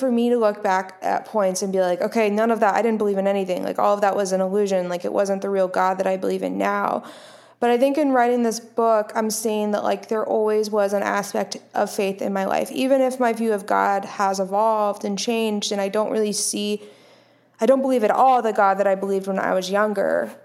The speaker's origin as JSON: {"language": "English", "region": "the South", "country": "United States", "tie": "born or raised there", "said": "Yeah, so I was born and raised in the South"}